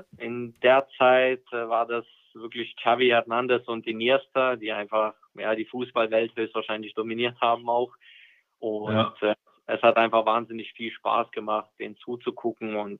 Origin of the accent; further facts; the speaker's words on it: Vilnius, Vilnius County, Lithuania; now in Germany; Also ich komme ursprünglich aus Litauen, aus der Hauptstadt Vilnius. Und vor ein paar Jahren habe ich die deutsche Staatsbürgerschaft beantragt.